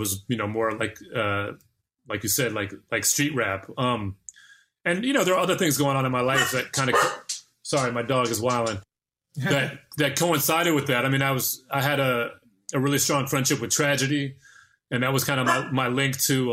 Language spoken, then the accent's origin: English; New York, United States; like I grew up, like you could practically see Queensbridge from where I grew up on the East Side